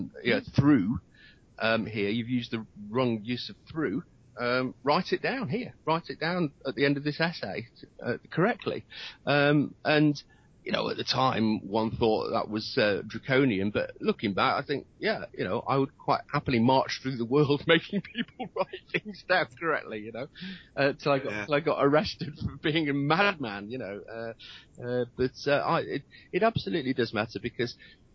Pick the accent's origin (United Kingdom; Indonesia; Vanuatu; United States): United Kingdom; Nottingham, East Midlands; my hometown of Nottingham.